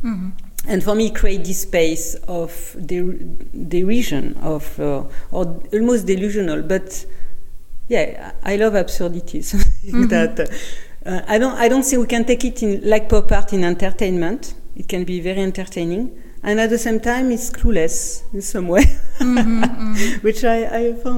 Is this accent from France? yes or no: yes; France; accent: French; My French accent.